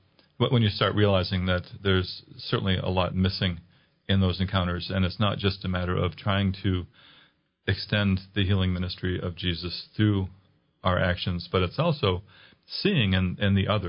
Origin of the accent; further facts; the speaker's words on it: Maine, United States; I grew up in Maine, cradle Catholic, large Catholic Canadian family, or French Canadian family.